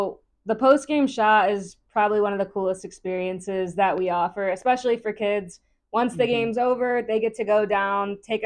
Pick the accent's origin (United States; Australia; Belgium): United States; Kentucky; Well, I'm from Kentucky. So my first one was definitely with the Kentucky basketball team